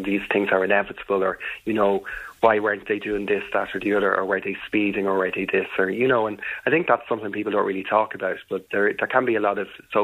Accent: County Dublin, Ireland; We're originally from North County Dublin near Donal

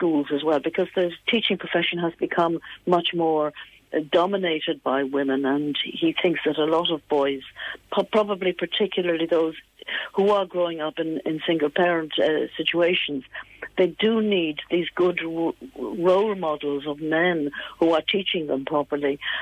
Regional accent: Ireland; when I was growing up in Ireland, back in the 1950s and 60s

